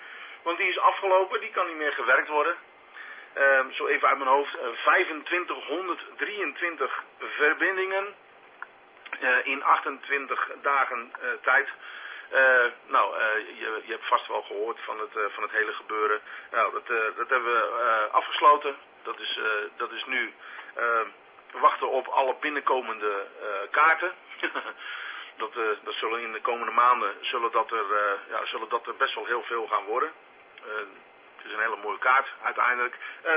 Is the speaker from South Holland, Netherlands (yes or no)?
yes; Rotterdam, South Holland, Netherlands; Die is onderweg naar Rotterdam. Ja, die gaat even kijken waar ik vandaan kom.